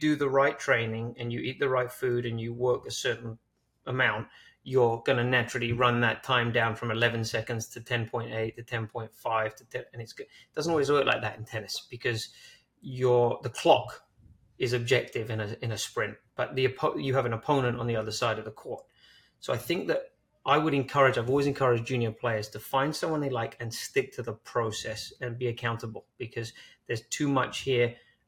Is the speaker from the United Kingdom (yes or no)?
yes; London, United Kingdom; moved away as an adult; now in United States; Yeah, I'm from London, so I grew up in England playing tennis